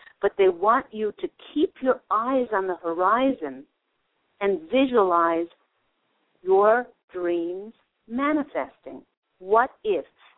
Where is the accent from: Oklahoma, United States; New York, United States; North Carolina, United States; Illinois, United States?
New York, United States; Queens; born there; Actually, I was born in Kew Gardens in Queens.